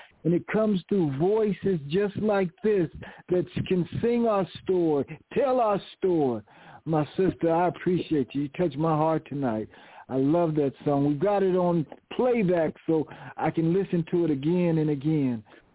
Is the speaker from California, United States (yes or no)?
yes; San Diego, California, United States; I was raised in San Diego, California, so I really never identified with that song